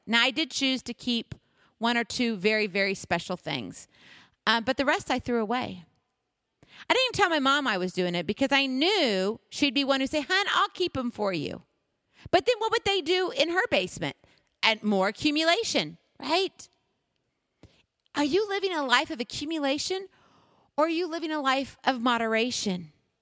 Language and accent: English; Hawaii, United States; I was born in Hawaii and graduated from high school in Hawaii.